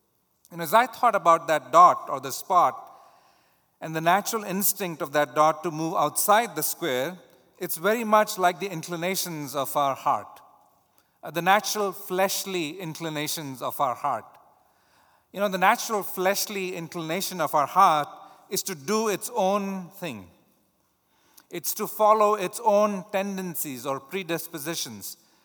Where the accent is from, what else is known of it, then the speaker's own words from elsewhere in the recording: India; I grew up in India.